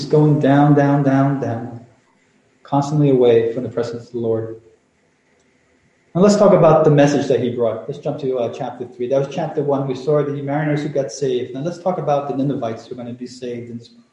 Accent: Chile; English is a second language; Some years ago, I was in Chile, my home country.

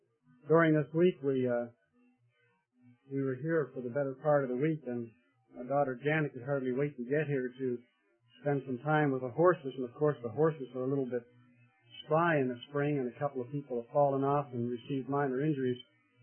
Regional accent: Canada; moved away as an adult; now in United States; I'm originally from Canada.

